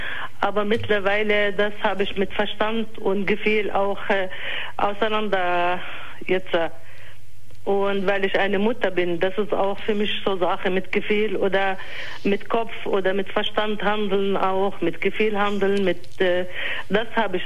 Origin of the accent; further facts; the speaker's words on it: Palestine; German is a second language; moved away as an adult; now in Munich, Germany; Ich bin keine Deutsche, ich komme aus Palästina und dann lebe ich seit 35 Jahren hier.